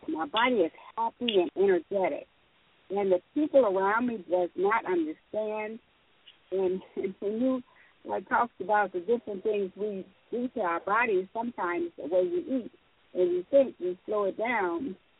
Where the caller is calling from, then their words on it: Texas, United States; I'm calling from Texas.